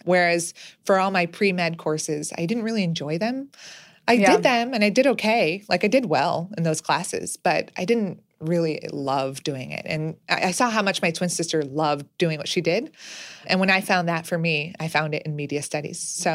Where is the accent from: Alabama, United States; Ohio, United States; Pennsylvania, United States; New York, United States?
New York, United States; Manhattan; But backtracking, my sister and I were born and raised in Manhattan.